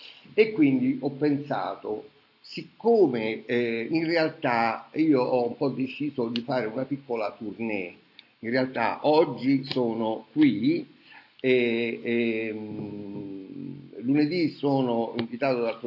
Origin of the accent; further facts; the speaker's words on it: Rome, Lazio, Italy; mi è venuta poi in mente di parlare di un'opera a Milano, io romano